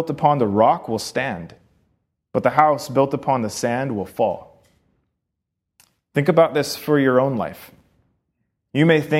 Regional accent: Hawaii, United States; I grew up in Hawaii, so I'm very familiar with it, built sandcastles all the time.

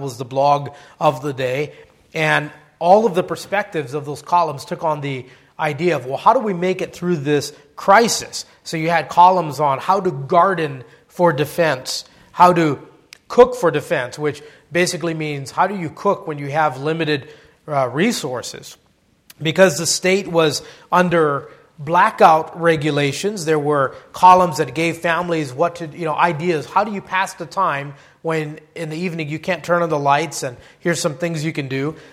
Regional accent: Hawaii, United States; You know, growing up in Hawaii and having family and neighbors who either lived through or fought in the Second World War

